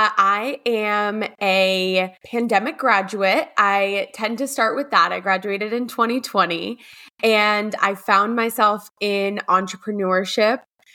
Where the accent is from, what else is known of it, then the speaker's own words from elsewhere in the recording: Philadelphia, Pennsylvania, United States; also born or lived in Colombia; I'm originally from Colombia. I was born in Colombia, but have been raised and have stayed in the Philadelphia area this whole time.